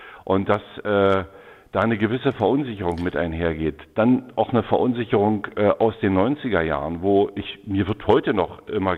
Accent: Lusatia, Germany; Also es gibt auch in der Lausitz, ich bin selber Lausitzer, deswegen kann ich das, glaube ich, sagen

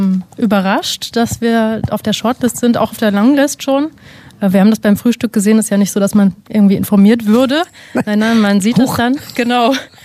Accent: Mülheim an der Ruhr, North Rhine-Westphalia, Germany; Also ich bin eigentlich aus Nordrhein-Westfalen, und zwar gebürtig aus Mülheim an der Ruhr, kennt man.

